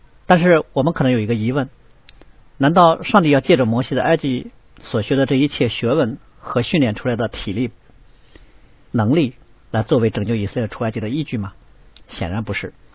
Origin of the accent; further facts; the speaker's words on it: China; 这有点像我们中国人俗话所说的身在曹营心在汉